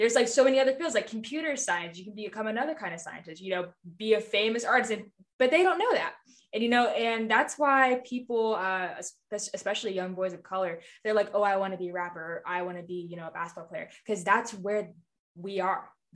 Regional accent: Maryland, United States; this was in Atlanta, Georgia, and I'm from Maryland. So I'm not really used to like what's down there

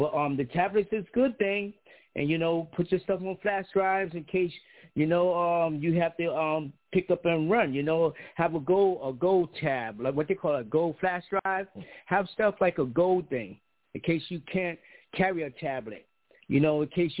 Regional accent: New York, United States; I'm from New York.

